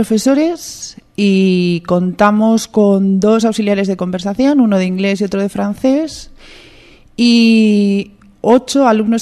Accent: Miranda de Ebro, Castile and León, Spain; un viejo grupo de mi pueblo, de Miranda, que hace música de jazz

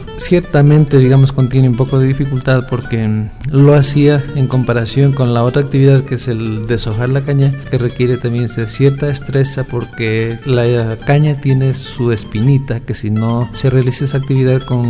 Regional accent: Loja, Ecuador; cuando me fui de vacaciones a Loja, mi tierra, hace unos 5 años atrás, cuando llegué donde mis padres.

